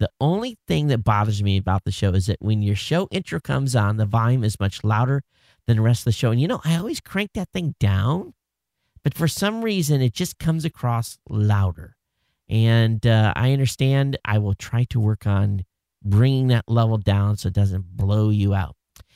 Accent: Gilbert, Arizona, United States; at least two people from Arizona listening since the last winter from Phoenix, and I'm from Gilbert.

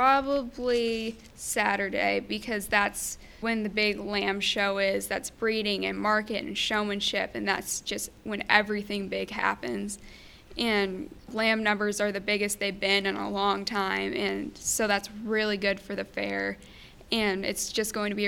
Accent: Panora, Iowa, United States; I'm a junior here at Panorama. I'm from Panora, and I'm in the Wichita Wildcats 4-H club.

